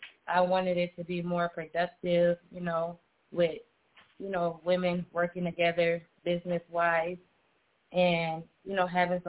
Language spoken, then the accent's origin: English; Minneapolis, Minnesota, United States; I am from the Twin Cities. I am born and raised from Minneapolis.